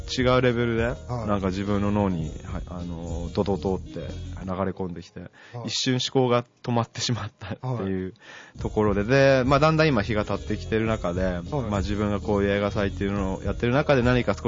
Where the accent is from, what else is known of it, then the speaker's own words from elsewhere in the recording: Colombia; also born or lived in Guatemala / Japan / United States; グアテマラで生まれてコロンビアで育って、でその後日本に1回帰ってきて、でまたコロンビアに移って、でその後今度はアメリカに大学行って、でその後ニューヨークで少し仕事をした